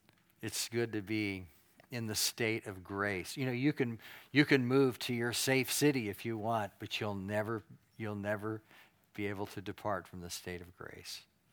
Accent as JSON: {"language": "English", "region": "California", "country": "United States", "tie": "born or raised there", "also_born_or_lived": "Alaska / Artesia, New Mexico / Texas / North Carolina", "said": "I was born in Alaska. We moved to Artesia, New Mexico for 2 or 3 years. And then we moved to Southern California. We lived there for about 30 years, I did. And then we went 1 year in Texas, and now 35 years here in North Carolina."}